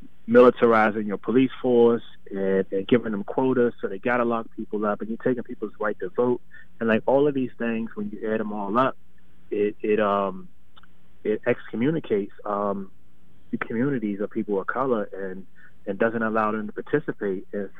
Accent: Washington, District of Columbia, United States; I grew up in Washington, D.C., Northeast, around, I guess, late 80s, early 90s was the time I was there.

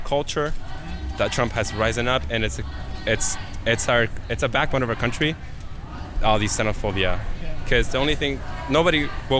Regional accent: Chile; I'm from Chile.

